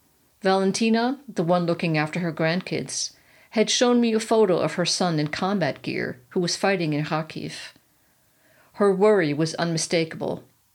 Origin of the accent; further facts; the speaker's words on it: United States; I introduce myself, explaining that I am from America, betting that this word is similar in Ukrainian.